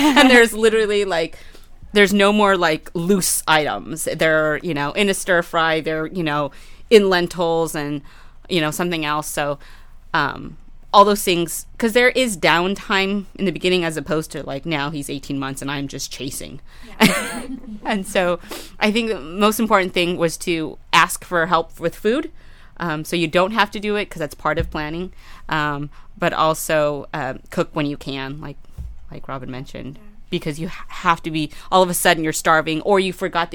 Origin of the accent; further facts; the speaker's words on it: Philippines; I'm Filipino